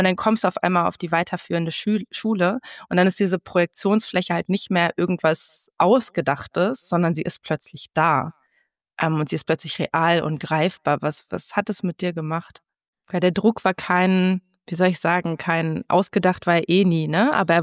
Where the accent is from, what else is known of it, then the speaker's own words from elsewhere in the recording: East Germany, Germany; ich komme aus dem Osten